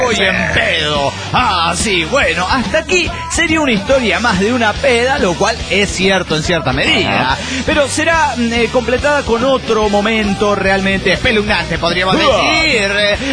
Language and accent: Spanish; Juchitán, Oaxaca, Mexico; Soy el mero de Yuchitán, Oaxaca, México